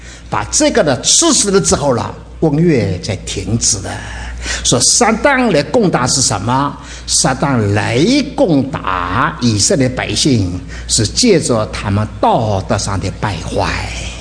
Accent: China; 你要知道我们中国人穿丝袜，西方人还是光脚的。

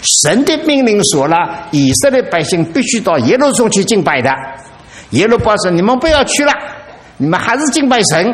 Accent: China; 我们是中国人的哈。我们中国人

